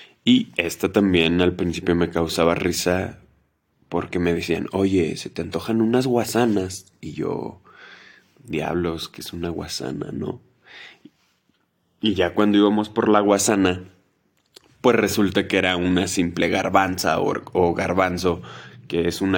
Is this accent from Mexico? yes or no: yes; Mexico; Los que somos de México, pues vamos a entender perfectamente. Pero acá no, acá les dicen duro en general a cualquier fritura